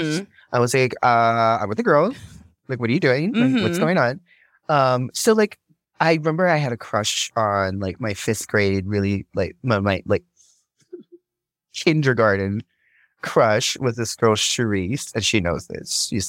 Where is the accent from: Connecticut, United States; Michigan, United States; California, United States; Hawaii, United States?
Hawaii, United States; Like, my front yard was the ocean, my backyard was the mountains.